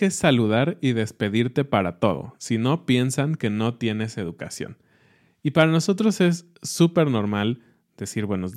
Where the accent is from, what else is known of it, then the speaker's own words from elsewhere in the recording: Mexico; que para ellos son extrañas y que para nosotros como mexicanos son como... pues es normal, ¿no?